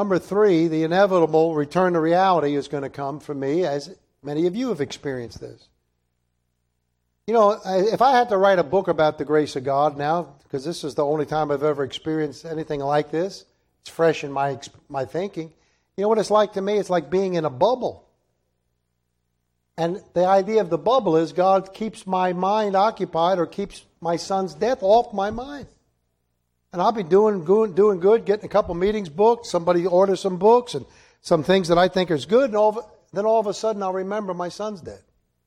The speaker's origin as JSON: {"language": "English", "country": "Ireland", "said": "I'm an Irishman. That's what awake is all about, right?"}